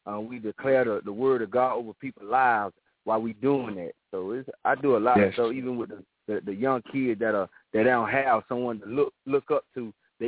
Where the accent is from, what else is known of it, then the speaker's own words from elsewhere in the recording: Apopka, Florida, United States; I'm from Apopka, Florida. That's like 10 minutes, 15 minutes from Orlando.